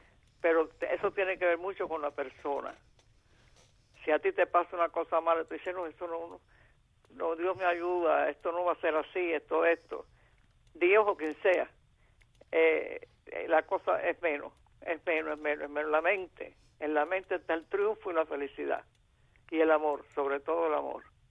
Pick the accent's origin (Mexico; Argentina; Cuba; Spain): Cuba; born there; yo no nací en China, yo nací en Cuba, y viví todo eso.